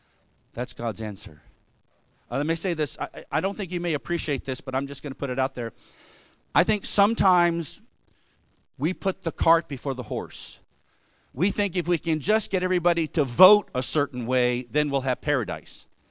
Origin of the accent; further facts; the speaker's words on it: Virginia Beach, Virginia, United States; I was driving my car around in Virginia Beach, that's my hometown